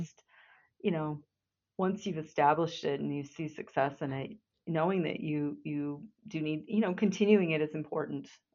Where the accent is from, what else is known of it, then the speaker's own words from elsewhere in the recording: Montana, United States; retired and came back home to my home state of Montana, where I had grown up.